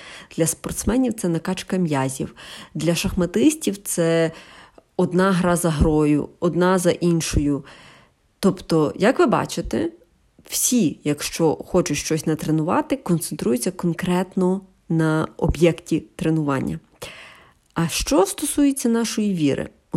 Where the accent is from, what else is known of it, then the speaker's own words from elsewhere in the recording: Lviv, Lviv Oblast, Ukraine; я зі Львова, мені 31